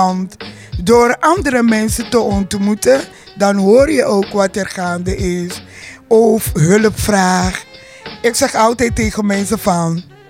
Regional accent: Suriname; Nee hoor, ik kom uit Suriname.

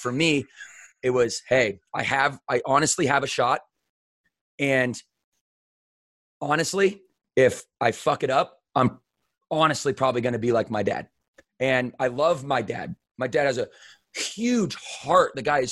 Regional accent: Battle Creek, Michigan, United States; moved away; And I left Battle Creek and I never looked back. I love my hometown.

